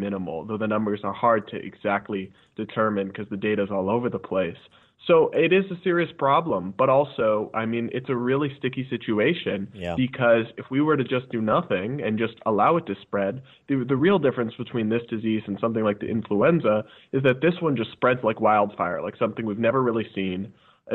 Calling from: Arlington, Virginia, United States; I agree, and I'm calling in from Arlington, Virginia, just outside D.C.

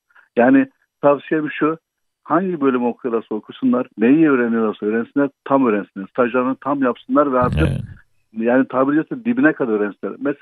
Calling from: Gebze, Kocaeli, Turkey; Gebze'den.

